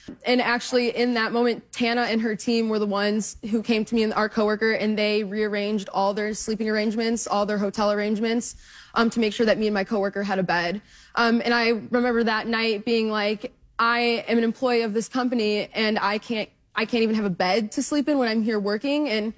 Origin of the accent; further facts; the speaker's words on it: Minnesota, United States; And it's like now I'm from Minnesota and I'm in Florida now. I don't know anybody in Florida.